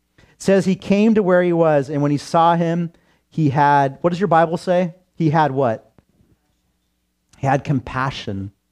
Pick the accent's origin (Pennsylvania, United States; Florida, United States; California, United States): California, United States; Santa Cruz; This was my neighborhood growing up in Northern California, Santa Cruz area, California, if you've ever been to Santa Cruz, Central Coast. And it was a great place to grow up.